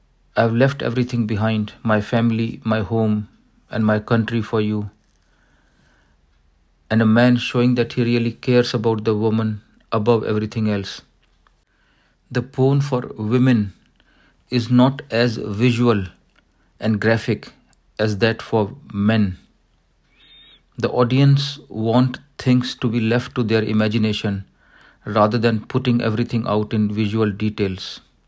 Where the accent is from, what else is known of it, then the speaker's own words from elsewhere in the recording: India; in my experience of growing up in India, I had noticed that most of my female relatives